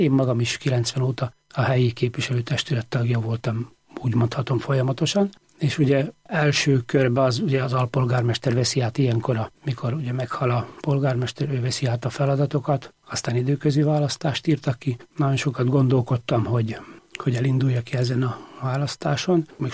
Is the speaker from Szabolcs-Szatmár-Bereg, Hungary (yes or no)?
no; Rimóc, Nógrád, Hungary; also born or lived in Balassagyarmat; én Balassagyarmaton születtem, de mindig is Rimócon éltem. Ott jártam általános iskolába, Budapesten jártam középiskolába, és hát nem volt kérdés, egy évig dolgoztam itt Budapesten, de haza vágytam